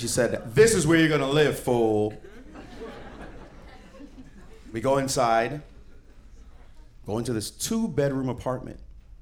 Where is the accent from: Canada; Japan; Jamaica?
Jamaica; not from Jamaica." I said, yes, I am. He said, you don't sound Jamaican at all. I had somehow lost my accent without even trying.